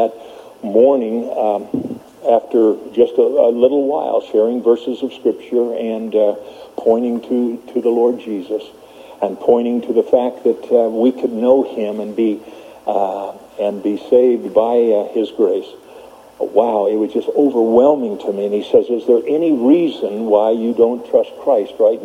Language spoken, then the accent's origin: English; Los Angeles, California, United States; You know, I'm from West L.A. and a lot of things can happen in West L.A.